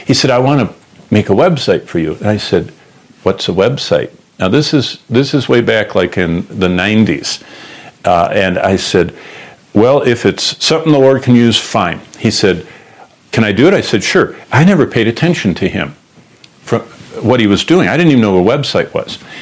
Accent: Michigan, United States; Now, growing up in Michigan as a young man, every year the ground was just filled with leaves in the fall.

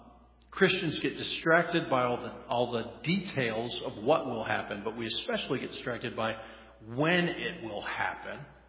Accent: Colorado, United States; I'm from Colorado. I'm talking mountains, Rocky Mountains.

